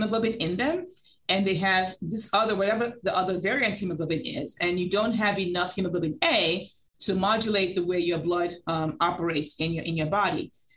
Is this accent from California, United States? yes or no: no; New York, United States; So growing up in New York and training in New York and New Jersey, there was a lot of sickle cell disease in those large cities